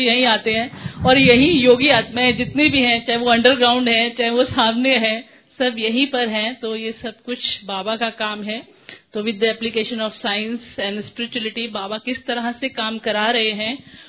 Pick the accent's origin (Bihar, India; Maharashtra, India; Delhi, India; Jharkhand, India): Delhi, India; मैं हिमाचल से नहीं हूँ, मैं दिल्ली से हूँ